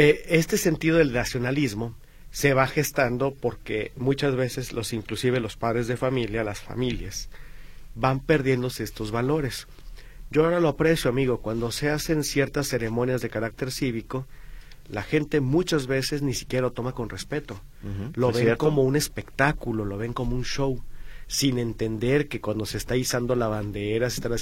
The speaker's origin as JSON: {"language": "Spanish", "country": "Mexico", "said": "ya estamos cumpliendo como mexicanos."}